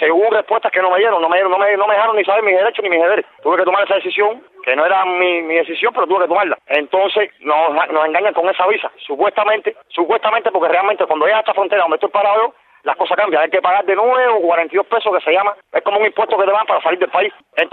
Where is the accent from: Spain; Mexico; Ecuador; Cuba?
Cuba; Matanzas